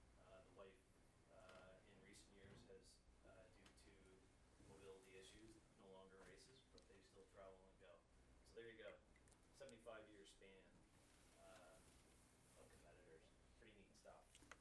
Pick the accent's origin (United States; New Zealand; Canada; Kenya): Canada; Waverley, Nova Scotia; I'm from Waverly, Nova Scotia, 2135 Waverly Road.